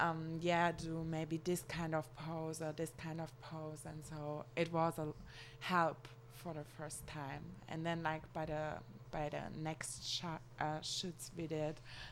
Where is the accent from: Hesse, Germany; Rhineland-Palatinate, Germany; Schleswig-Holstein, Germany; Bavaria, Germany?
Rhineland-Palatinate, Germany; English is a second language; I'm from Germany. I'm like from a really small village near Mainz. Mm-hmm. It's like by the Rhine.